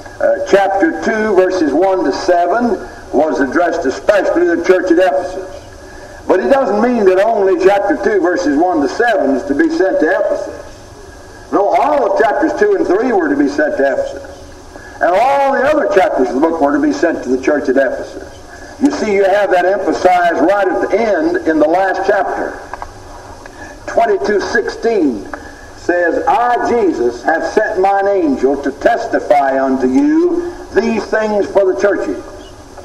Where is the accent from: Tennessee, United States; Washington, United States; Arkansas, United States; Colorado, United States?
Tennessee, United States; But I went cruising with a police car back in my hometown in Tennessee a few years ago